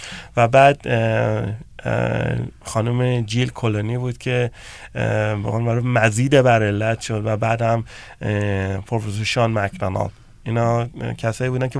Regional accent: Iran; now in Los Angeles, United States; ما ایرانی هستیم

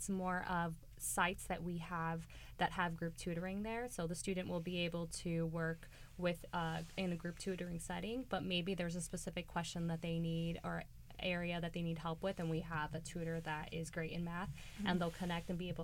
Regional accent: California, United States; I was raised and born in the San Fernando Valley, and I saw a lot that I hadn't seen

